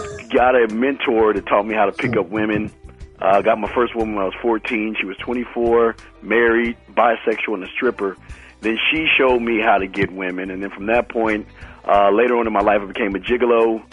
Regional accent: Maryland, United States; now in Texas, United States; I'm calling from Texas, man. Originally from Maryland, but calling from Texas.

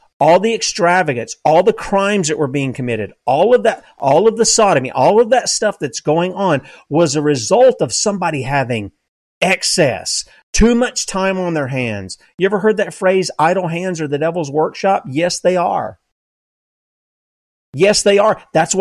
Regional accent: South Carolina, United States; I know some people think I'm from there. I'm from South Carolina. I'm not from North, okay?

